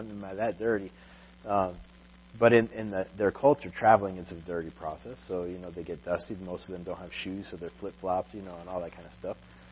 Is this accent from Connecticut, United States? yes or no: yes; Connecticut, United States; I grew up in Connecticut. I mean, it's natural. We just turn on our faucet, right?